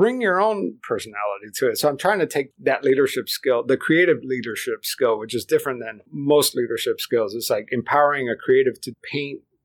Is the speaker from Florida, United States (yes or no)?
yes; Miami, Florida, United States; English is a second language; Yeah, I mean, I grew up in South Florida, Miami, where English is really optional. I don't know if you've ever been there. Like, so, I mean, my parents didn't want me to lose my language, so they just didn't talk to me in English.